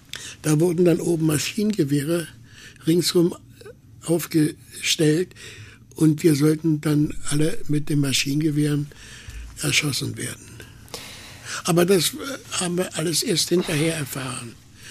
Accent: Berlin, Germany; Ich sage, ich komme aus Berlin.

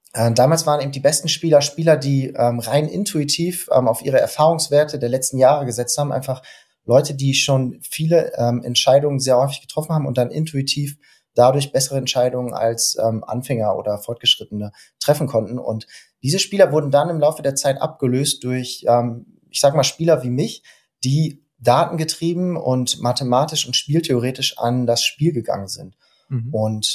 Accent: Lohne, Lower Saxony, Germany; moved away as an adult; now in Münster, Germany; Ich bin 35 Jahre alt, verheiratet, habe zwei Kinder und bin wohnhaft in Münster. Ich komme gebürtig aus dem Herzen Niedersachsens, aus dem Landkreis Vechta, genau genommen Lohne, Südlohne. Bin da relativ ländlich im Rahmen einer Handwerker-Großfamilie aufgewachsen

